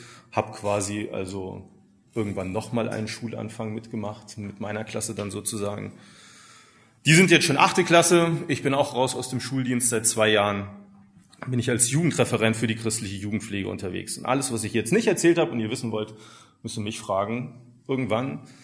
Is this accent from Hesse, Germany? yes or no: yes; Hesse, Germany; now in Görlitz, Germany; Ich bin seit 12 Jahren Görlitzer. Bin gebürtiger Hesse. Da habe ich die meiste Zeit meines Lebens gelebt. Da bin ich groß geworden. Meine Eltern sind Christen